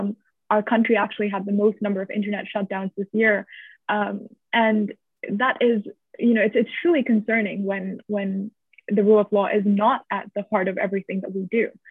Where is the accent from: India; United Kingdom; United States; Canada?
India; Yeah, certainly as an Indian, you know, citizen and resident myself